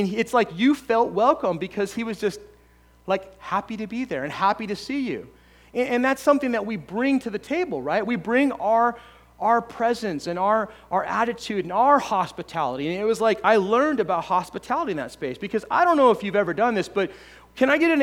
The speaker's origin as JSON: {"language": "English", "country": "United States", "said": "And I'm very proud to be American."}